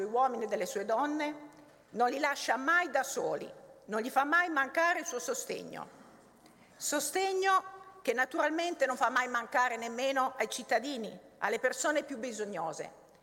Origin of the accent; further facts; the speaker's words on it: Bardonecchia, Piedmont, Italy; ho visto nella mia vita intervenire sin da bambina, nell'Alta Val di Susa, da cui provengo, Bardonecchia